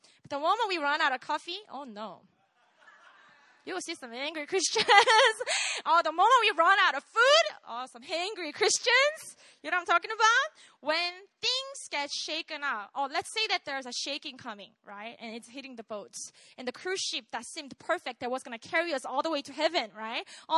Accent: Busan, South Korea; I am from Busan. I grew up in this island called Yeongdo, Yeong Island.

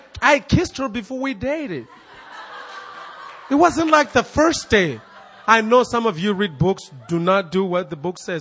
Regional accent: Mozambique; You know where I am from. I'm from Mozambique.

